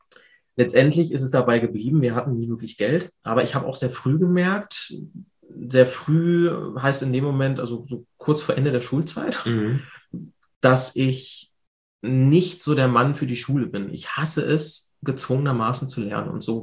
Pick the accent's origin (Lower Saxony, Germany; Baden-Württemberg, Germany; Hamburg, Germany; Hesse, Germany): Lower Saxony, Germany; Hanover; Ich komme aus der Hannover Großstadt, direkt innen drin.